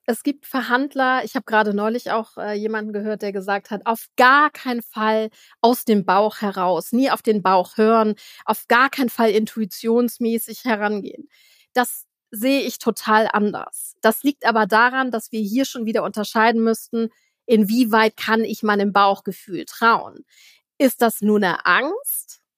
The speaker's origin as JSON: {"language": "German", "region": "Hamburg", "country": "Germany", "tie": "born or raised there", "said": "erst 2-mal in Hamburg, in meiner Heimatstadt, Trainings gegeben und Beratung."}